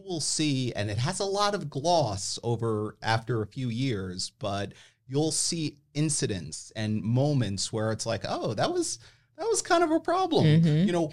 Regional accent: New Jersey, United States; So I'm originally from New Jersey, as we had shared before.

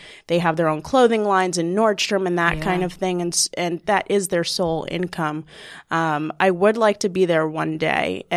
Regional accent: New York, United States; Born and raised in New York. Went to Manhattanville with you, obviously.

